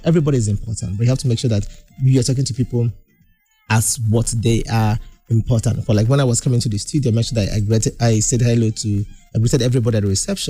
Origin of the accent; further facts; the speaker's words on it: Aba, Abia, Nigeria; I keep saying this about where I come from. I grew up in Aba